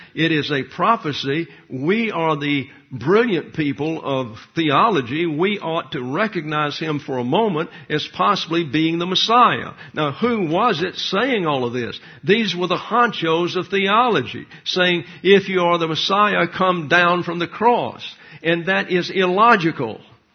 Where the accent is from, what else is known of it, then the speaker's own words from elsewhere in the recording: the South, United States; So I'm from the South, so I don't get all the syllables and that kind of thing.